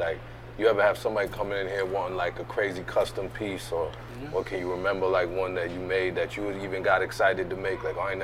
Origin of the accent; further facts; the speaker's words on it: Syracuse, New York, United States; Especially us, growing up in Syracuse, we have to go to NY to get the jewelry.